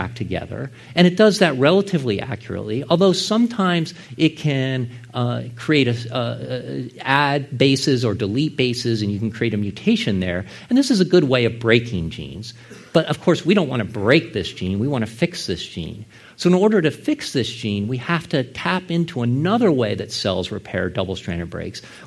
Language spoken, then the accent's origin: English; California, United States; And I'm from Silicon Valley in California, and so for me, it's on my Mac